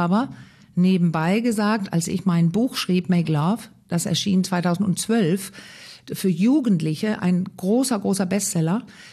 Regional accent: Denmark; born there; vielleicht als gebürtige Dänin, sehr frei erzogen

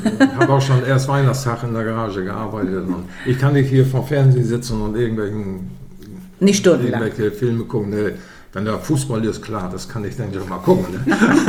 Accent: Weddingstedt, Schleswig-Holstein, Germany; Ja, wir sind Urdithmarscher. Ich komme aus Weddingstedt

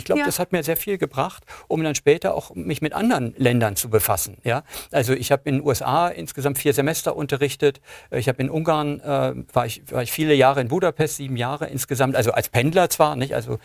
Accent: West Berlin, Berlin, Germany; Ich bin in West-Berlin groß geworden.

